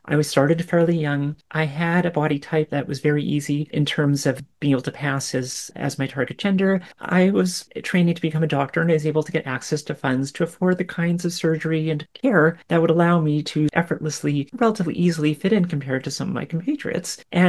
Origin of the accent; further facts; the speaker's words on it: Canada; I'm a Canadian healthcare professional and also a researcher. And I'm obviously a woman of trans history, which some people will call trans woman.